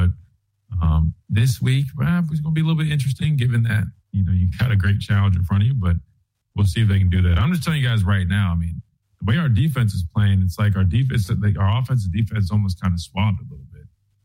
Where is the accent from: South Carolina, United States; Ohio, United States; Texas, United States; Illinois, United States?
South Carolina, United States; Columbia; Growing up in Columbia outside of Fort Jackson, it's either you go to college or you pretty much join the military.